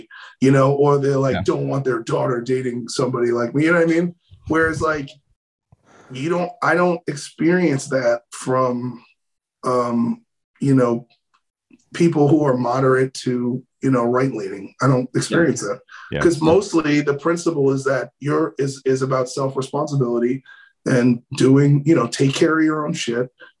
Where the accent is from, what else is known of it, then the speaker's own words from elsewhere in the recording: New York City, New York, United States; also born or lived in Los Angeles; And as I'm African-American and I grew up in New York City and I spent most of my 20s and 30s in Los Angeles, and those are very liberal cities